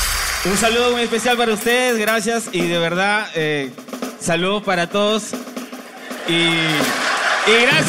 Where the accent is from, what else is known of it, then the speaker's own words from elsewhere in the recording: Tumbes, Peru; vengo de Tumbes